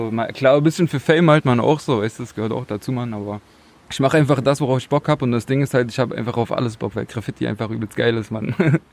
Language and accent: German; Leipzig, Saxony, Germany; Ja, also ich komme ja ursprünglich aus Leipzig.